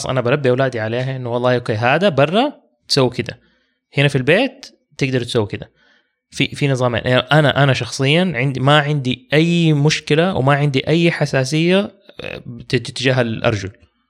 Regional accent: Syria

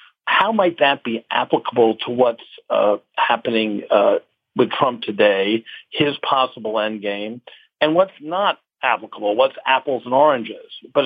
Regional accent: Washington, District of Columbia, United States; I was from Washington. I grew up in Washington.

